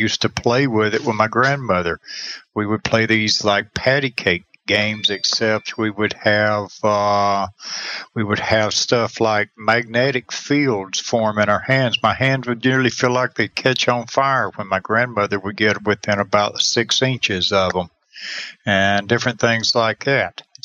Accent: Clayton, Georgia, United States; Being that I'm from Clayton, Georgia, has a lot of bullies and stuff like that in it when we were kids here in the rural mountains.

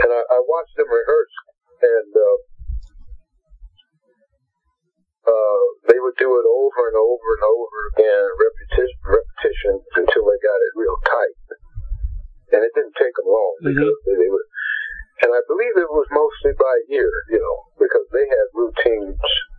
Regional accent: Inkster, Michigan, United States; also born or lived in Detroit; And I was born in Detroit, but we moved from Detroit to the suburbs, which is Inkster near Dearborn.

